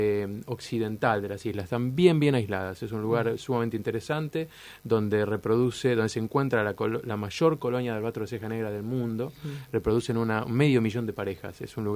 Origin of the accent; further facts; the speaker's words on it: Argentina; como argentino, y peor aún, como funcionario del Estado